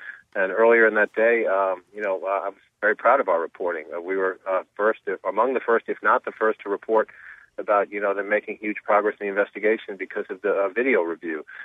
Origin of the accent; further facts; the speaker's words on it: Boston, Massachusetts, United States; I grew up in Dorchester. I got a son at Boston College. All of my siblings are spread out around the Boston area. So it's personal because it's home.